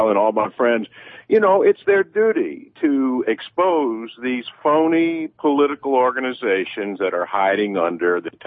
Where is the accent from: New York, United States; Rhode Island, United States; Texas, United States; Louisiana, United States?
Louisiana, United States; I'm from Louisiana, and that kind of stuff makes me sick.